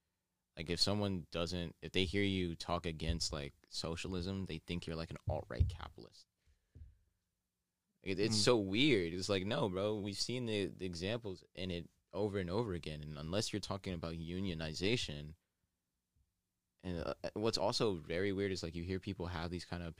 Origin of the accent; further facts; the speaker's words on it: Ohio, United States; now in New York, United States; Because I was from Ohio. I called soda pop.